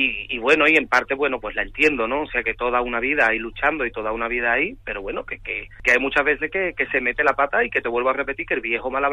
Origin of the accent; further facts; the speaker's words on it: Spain; Yo soy ciudadano español y yo utilizo la democracia.